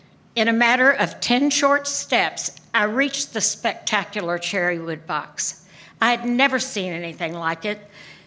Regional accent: Pine Bluff, Arkansas, United States; Once they learned I was from the Deep South and had gone off to college from Pine Bluff, Arkansas in 1957

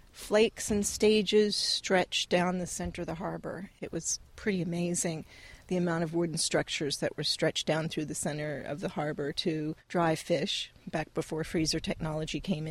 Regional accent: Newfoundland and Labrador, Canada; when I was growing up in Newfoundland and Labrador, kids were around the wharf.

